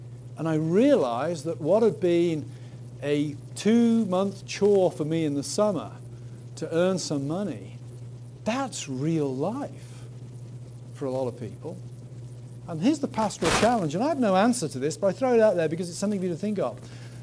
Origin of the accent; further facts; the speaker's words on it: England, United Kingdom; I don't even think of myself as British if I can help it. I'm English.